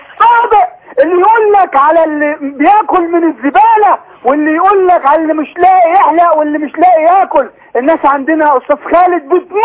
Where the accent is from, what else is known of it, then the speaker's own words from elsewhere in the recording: Port Said, Port Said Governorate, Egypt; تمام يا فندم، انا مواطن مصري من بورسعيد